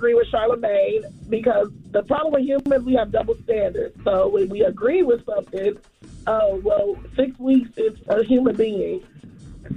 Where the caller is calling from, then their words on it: Atlanta, Georgia, United States; from Atlanta.